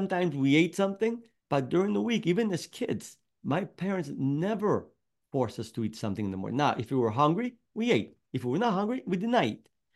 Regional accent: Greece; A little background, I was actually born and raised on the Greek island. So I was raised on the Mediterranean diet.

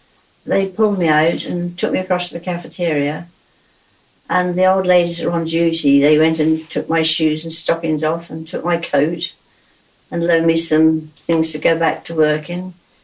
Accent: Canada; born there; I was born in Canada

